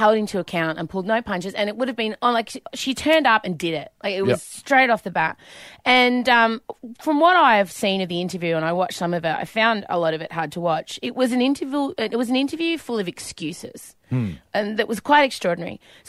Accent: Australia; And I just want to say, as an Australian, I'm judging you.

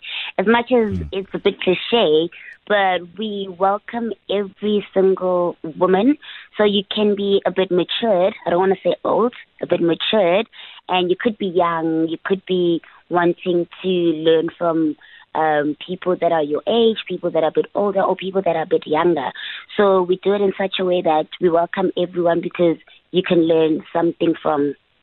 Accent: Free State, South Africa; now in Johannesburg, South Africa; I am from the Free State, currently residing in Johannesburg.

